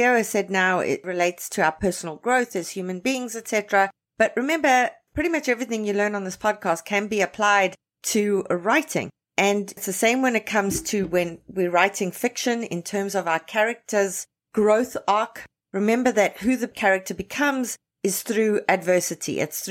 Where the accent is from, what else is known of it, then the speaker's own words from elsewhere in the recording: South Africa; now in Toronto, Canada; I was born and raised in South Africa, grew up there. And in South Africa, there's a lot of land.